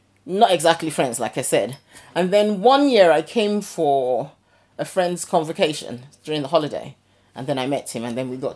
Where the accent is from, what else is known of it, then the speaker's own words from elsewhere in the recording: London, United Kingdom; born there; I was born here in the UK, South London to be precise. I was born in Queen Mary's Hospital. I'm one of four children. I'm the first. I lived with mummy and daddy up until I was 24.